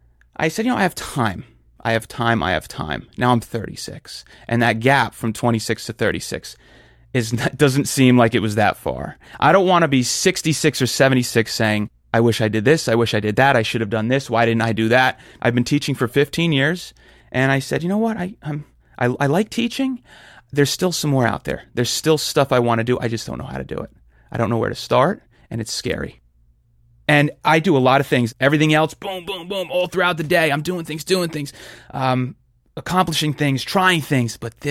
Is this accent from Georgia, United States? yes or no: no; New Jersey, United States; I'm from Jersey.